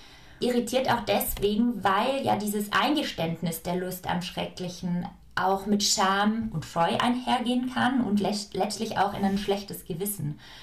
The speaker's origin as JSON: {"language": "German", "town": "Augsburg", "region": "Bavaria", "country": "Germany", "said": "Ich komme aus Augsburg"}